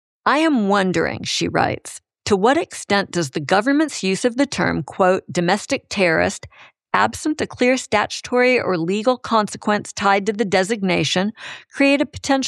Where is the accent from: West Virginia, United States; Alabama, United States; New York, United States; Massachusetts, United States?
Alabama, United States; certainly not in my home state in Alabama.